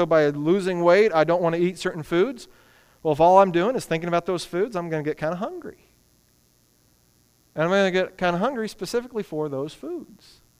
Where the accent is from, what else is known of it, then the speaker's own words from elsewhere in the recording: Texas, United States; And we said, well, we're from Texas. He said, well, you don't have an accent. I said, that's because we're living in the Metroplex. Nobody has an accent here.